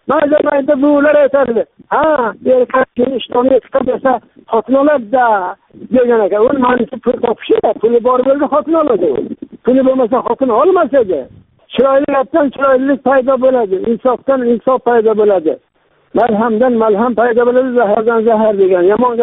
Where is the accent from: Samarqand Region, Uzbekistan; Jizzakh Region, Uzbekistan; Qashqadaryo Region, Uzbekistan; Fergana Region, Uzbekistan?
Qashqadaryo Region, Uzbekistan; Koson; Bizda mana Qashqadaryo biz Koson tumanining Arabxona mahallasiga yashaymiz. Men shu yerda tug'ilganman, shu yerga yashab kelyapman.